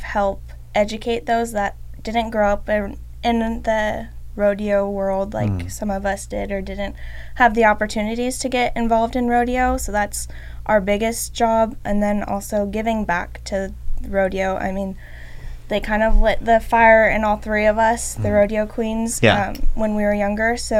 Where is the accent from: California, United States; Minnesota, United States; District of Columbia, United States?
Minnesota, United States; St. Paul; And then I'm actually from St. Paul, but Canby has always been a close second hometown to me.